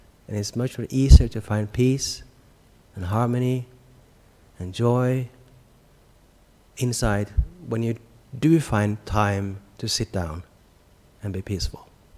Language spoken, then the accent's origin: English; Norway; Oslo, where I'm from Norway, where I'm from.